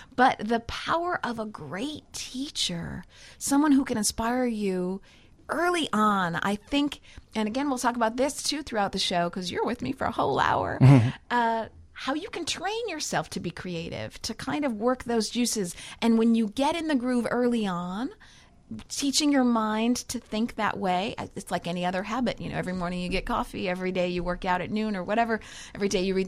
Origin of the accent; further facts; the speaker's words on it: Chicago, Illinois, United States; I work there and I also work in Chicago, of course, my hometown. I will never leave it.